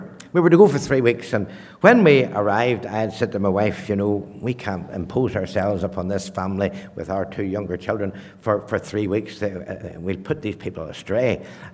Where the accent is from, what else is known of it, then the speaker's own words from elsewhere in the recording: Ballymoney, Northern Ireland, United Kingdom; I said, not at all. I'm from Northern Ireland.